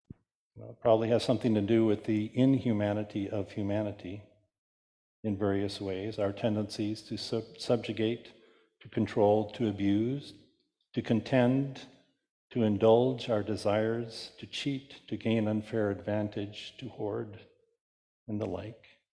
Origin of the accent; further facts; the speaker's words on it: South Pasadena, California, United States; I remember growing up in South Pasadena and delivering newspapers in the afternoon